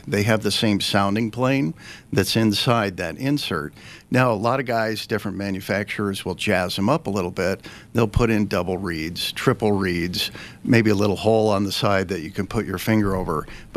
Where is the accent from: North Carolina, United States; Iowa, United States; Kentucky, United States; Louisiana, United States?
Iowa, United States; Des Moines; I grew up in Des Moines, Iowa